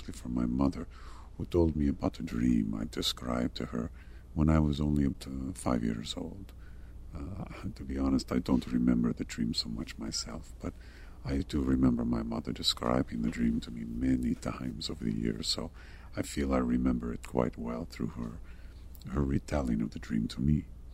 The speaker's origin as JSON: {"language": "English", "town": "Barcelona", "region": "Catalonia", "country": "Spain", "tie": "born or raised there", "second_language": "English", "said": "Yes, well, I grew up in Spain, in the outskirts of Barcelona. I had a normal childhood, at least for those in my town."}